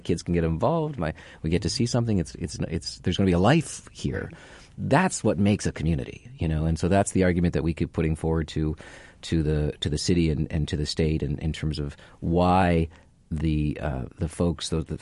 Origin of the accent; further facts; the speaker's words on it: Canada; I'm a Canadian.